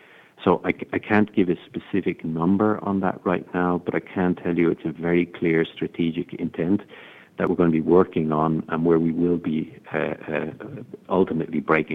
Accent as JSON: {"language": "English", "country": "Ireland", "said": "I would have said Caitlin as an Irish person"}